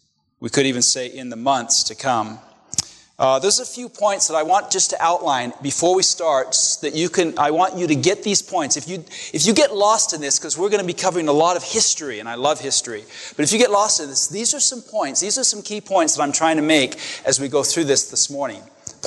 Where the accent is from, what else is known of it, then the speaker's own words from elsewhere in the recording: England, United Kingdom; now in United States; I was raised a Catholic, a Roman Catholic. And in my culture, in my background, where I come from, which is Great Britain, I was born here in the States, but I was raised in England. And I went to Catholic school as a young man